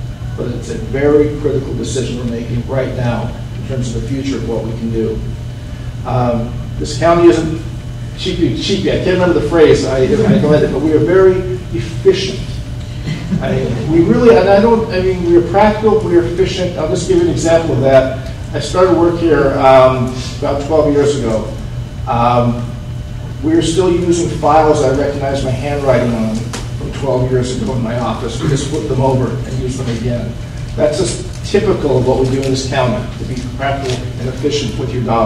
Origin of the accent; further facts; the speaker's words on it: Salem, Oregon, United States; Before that, I grew up over in South Salem, went to South High.